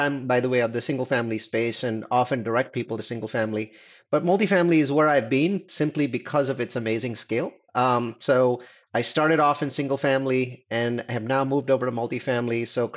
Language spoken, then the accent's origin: English; California, United States; I come from Silicon Valley. I live in Silicon Valley.